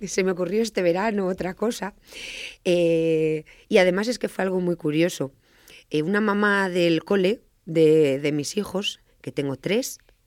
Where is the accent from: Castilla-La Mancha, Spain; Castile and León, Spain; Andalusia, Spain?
Castile and León, Spain; Laguna de Negrillos; Yo soy de Laguna de Negrillos, también estuve allí siempre muy vinculada a la iglesia, cantando en el coro.